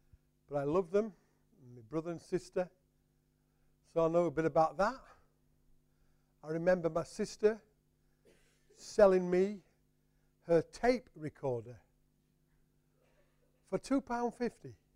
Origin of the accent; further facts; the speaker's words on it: Yorkshire and the Humber, United Kingdom; now in London, United Kingdom; I've been in London for a while. But it's down south somewhere, being a Yorkshireman, don't bother me.